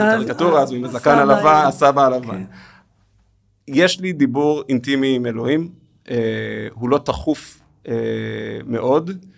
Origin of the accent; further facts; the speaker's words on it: Jerusalem, Jerusalem District, Israel; אנחנו ירושלמים, אז אין לנו ים.